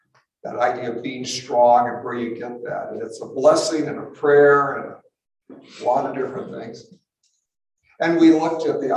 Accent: Boulder, Colorado, United States; now in Superior, United States; I live in Superior. I grew up in Boulder.

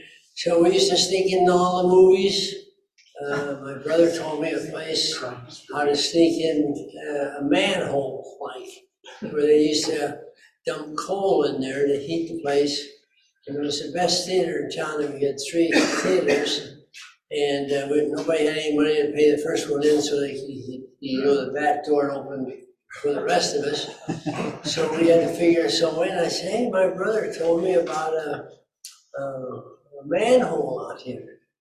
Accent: Muscatine, Iowa, United States; And then I got some pictures, a picture of Muscatine, my hometown on the river. Muscatine, Iowa. And I think that's probably where I should start. I was born April 5th, 1930.

